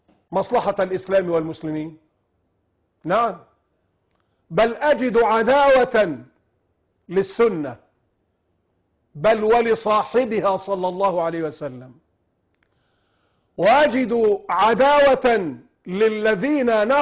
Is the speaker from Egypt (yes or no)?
yes; Egypt